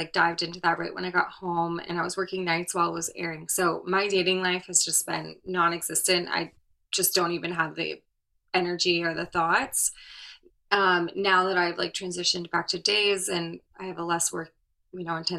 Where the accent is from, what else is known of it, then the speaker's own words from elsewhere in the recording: Florida, United States; Like, I'm from Florida, you know, I'm used to like hanging out by the pool and the beach.